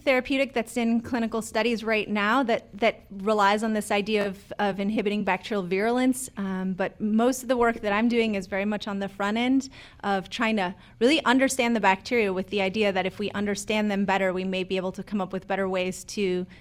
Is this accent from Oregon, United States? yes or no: yes; Oregon, United States; So I was raised by hippies in Oregon. My parents went off the grid in the 80s and raised us in a community, an alternative community there.